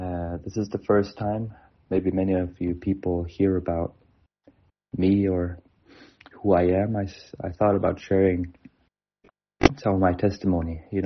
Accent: Norway; English is a second language; So I'm from Norway in the church in Vardal

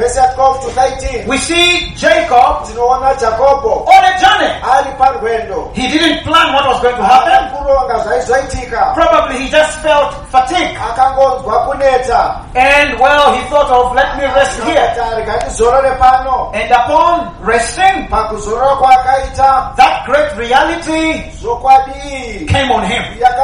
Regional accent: Zambia; You know, I'm from Zambia.

